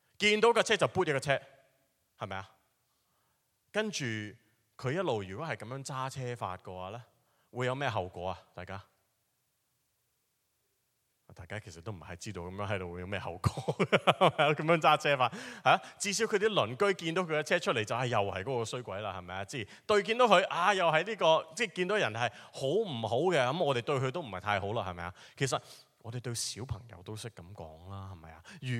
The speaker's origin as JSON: {"language": "Cantonese", "country": "China", "said": "我哋中国人就会讲呢啲系咩啊？"}